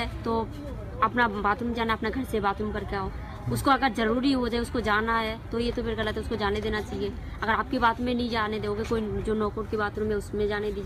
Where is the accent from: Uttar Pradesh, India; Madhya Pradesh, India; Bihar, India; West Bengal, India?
West Bengal, India; Cooch Behar; हम लोग को तो बांग्लादेशी नहीं है, हम लोग का बंगाल है, कुचबिहार हमारा गांव है।